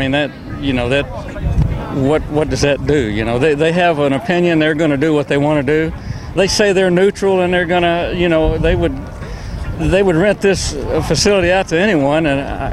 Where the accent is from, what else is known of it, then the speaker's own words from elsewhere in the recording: Lewisville, Texas, United States; I'm from Louisville here in Texas.